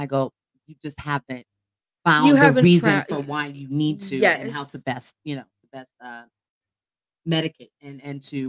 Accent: Elk Grove, United States; I grew up in Elk Grove, so I learned how quick it was.

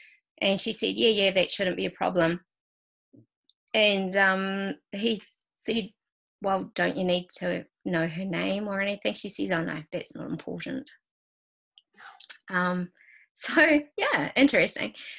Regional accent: Dunedin, Otago, New Zealand; I grew up in Dunedin, and we now live in Christchurch.

